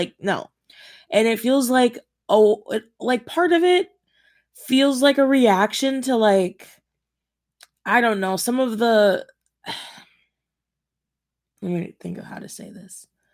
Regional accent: Minnesota, United States; Maybe it's because we come from Minnesota, but like, what good is that?

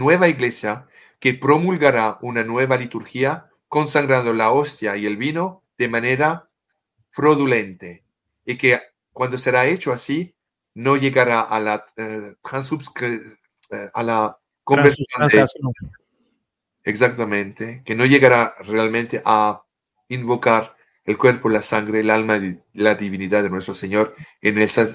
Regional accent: France; nací en Francia, viví en Francia.

